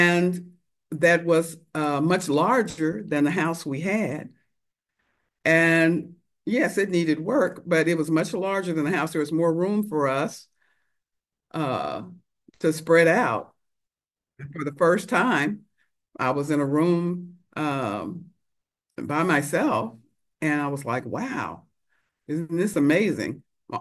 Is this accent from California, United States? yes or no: no; Houston, Texas, United States; I was fortunate enough to get a job out at NASA at the age of 17, growing up in Houston, Texas, where everything was still segregated.